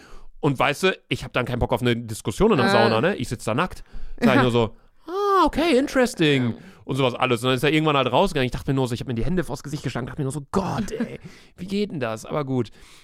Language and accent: German; Cologne, North Rhine-Westphalia, Germany; Wo kommt ihr her? Ja, Köln, bla bla, dies, das.